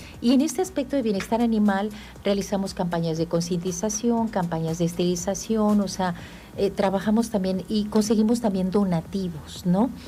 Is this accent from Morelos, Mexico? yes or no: yes; Jojutla, Morelos, Mexico; born there; Yo nací aquí en Jojutla, está aquí.